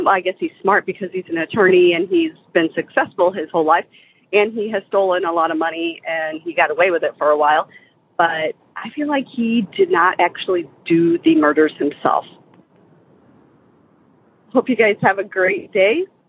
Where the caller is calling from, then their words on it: St. Louis, Missouri, United States; I'm calling from the St. Louis area.